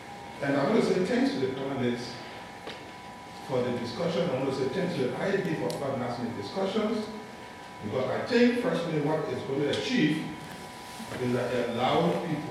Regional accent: Liberia; I want to say that I'm from Liberia. I guess I'm from Liberia. I was there when the situation started.

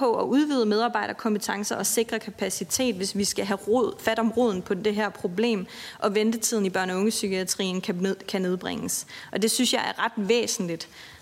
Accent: Zealand, Denmark; Her og nu-pakken, den udløb i december i Region Sjælland, hvor jeg er fra.

